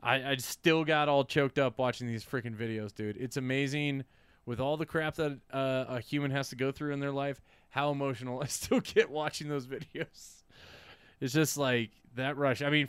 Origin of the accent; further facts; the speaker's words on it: Herndon, Virginia, United States; Anyway, the Herndon kid. You remember we reported on the kid from my hometown that is in the Capital system, Joe Snively?